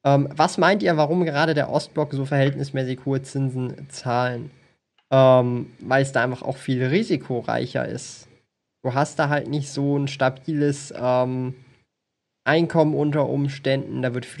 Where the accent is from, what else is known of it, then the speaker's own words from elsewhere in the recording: Switzerland; Bei uns in der Schweiz ist, glaube ich, gedeckelt bei 10%.